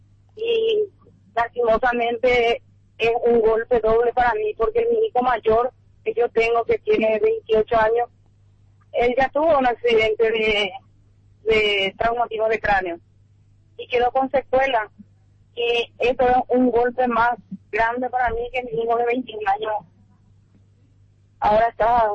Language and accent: Spanish; Paraguay